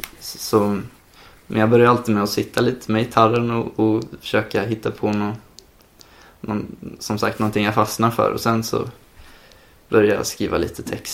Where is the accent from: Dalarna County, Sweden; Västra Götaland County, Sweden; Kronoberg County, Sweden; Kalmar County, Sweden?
Kalmar County, Sweden; Västervik; Jag kommer från Västervik. Går i nian, 16 år gammal